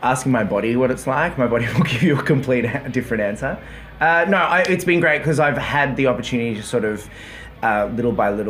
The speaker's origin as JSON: {"language": "English", "town": "Melbourne", "region": "Victoria", "country": "Australia", "tie": "born or raised there", "said": "got to take over the role in Melbourne, which is my hometown, 6 weeks before we closed."}